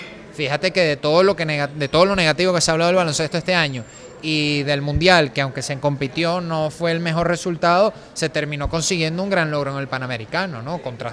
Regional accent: Venezuela; Como venezolanos y amantes del deporte, claro que seguimos el baloncesto

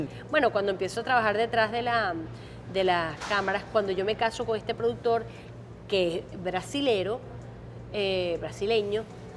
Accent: Venezuela; moved away; also born or lived in Mexico; primero me fui, como te dije, a Israel, luego viví unos años en México y finalmente me vine para acá. O sea, yo salí de Venezuela hace 30 años y aquí tengo como unos 22.

